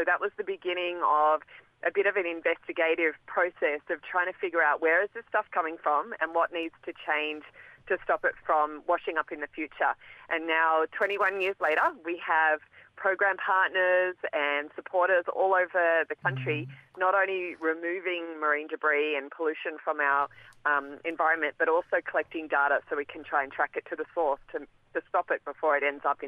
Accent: Sydney, New South Wales, Australia; now in Whitsundays, Australia; I'm originally from Sydney and moved up north to teach diving many years ago, and now currently living on Ngari country in the Whitsundays.

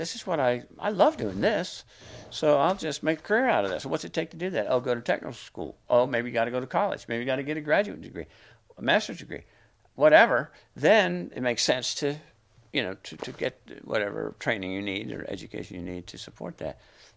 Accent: Delaware, United States; Delaware.

